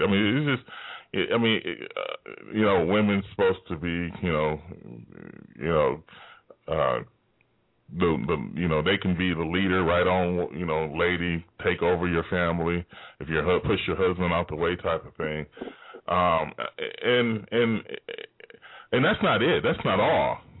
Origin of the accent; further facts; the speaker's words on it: United States; But I'm a American citizen.